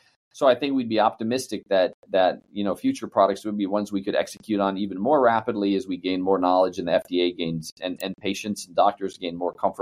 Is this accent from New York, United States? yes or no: no; Seattle, Washington, United States; I would say I'm from Seattle, so I was an academic position at Seattle Children's.